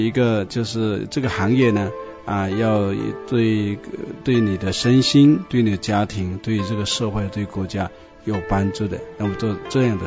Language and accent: Chinese; Chaozhou, Guangdong, China; 我也是潮州人我们都是老乡。